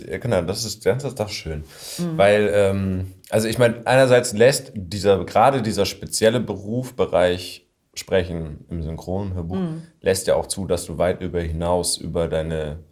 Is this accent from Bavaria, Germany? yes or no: no; Worpswede, Lower Saxony, Germany; Ja, da komme ich her, da bin ich groß geworden in Worpswede.